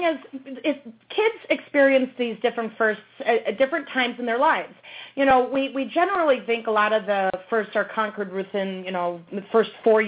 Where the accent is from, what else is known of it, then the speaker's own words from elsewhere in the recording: Chicago, Illinois, United States; moved away as an adult; now in Arizona, United States; I'm from Chicago originally and relocated to Arizona just this May. So this is my first winter I'm missing in Chicago.